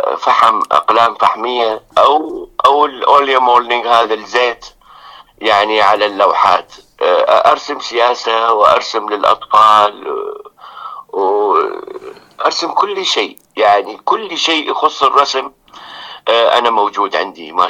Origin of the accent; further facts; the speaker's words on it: Baghdad, Baghdad Governorate, Iraq; now in Sweden; أنا من بغداد، عراقي الأصل